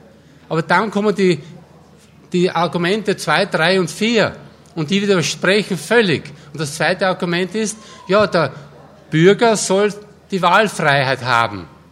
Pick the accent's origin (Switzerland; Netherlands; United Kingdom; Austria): Austria; Ich habe sogar die Biotechnologie vor 35 Jahren gegründet bei uns in Österreich.